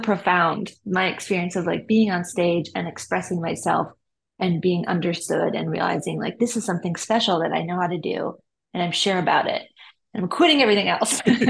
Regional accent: Duluth, Minnesota, United States; I'm Minnesota based. I was born and raised in Duluth.

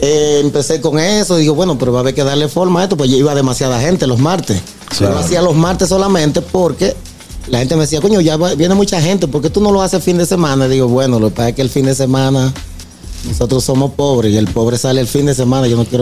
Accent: Buechío, San Juan, Dominican Republic; un bar famoso que había en mi pueblo, Buechío, San Juan de la Maguana

